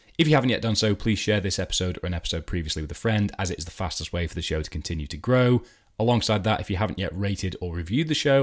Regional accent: Edinburgh, Scotland, United Kingdom; So I grew up in Edinburgh. I love it here. I've spent some time away. I'm back. And I'm back for reasons that are close to me.

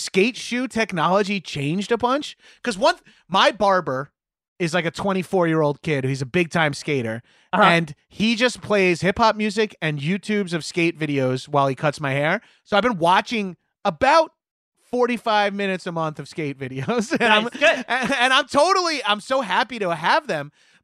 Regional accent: New York, United States; Like, we had Alical Cruz Surf Shop in my hometown on Long Island.

